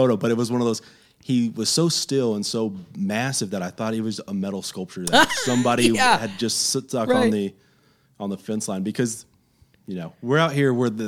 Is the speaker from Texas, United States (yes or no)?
yes; Texas, United States; We are in Marathon, Texas. I'm from West Texas. I love West Texas.